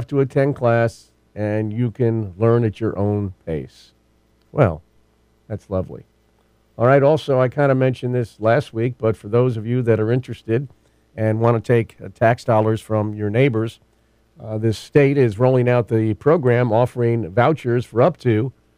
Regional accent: Kentucky, United States; now in California, United States; Because I came from Kentucky.

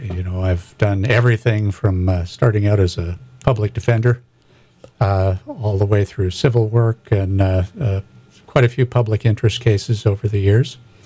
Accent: Wales, United Kingdom; I'm a Welshman, and we never threaten.

